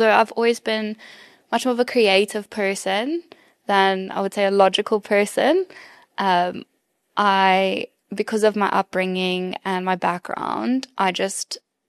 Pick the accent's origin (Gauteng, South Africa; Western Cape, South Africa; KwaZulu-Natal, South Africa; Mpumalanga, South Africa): Western Cape, South Africa; Somerset West; I was born and raised in Somerset West, which is obviously in the beautiful Cape Winelands. I went to school there, primary school, high school.